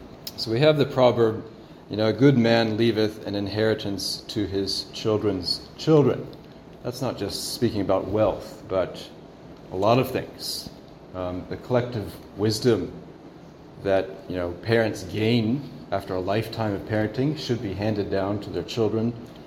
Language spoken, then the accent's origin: English; United States; not just because I'm an American, but because the data is so extensive